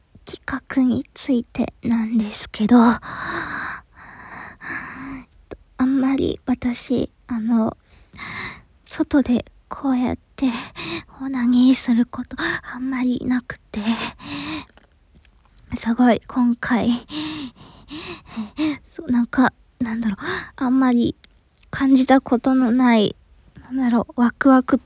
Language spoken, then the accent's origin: Japanese; Kansai, Japan; で、出身地は関西です。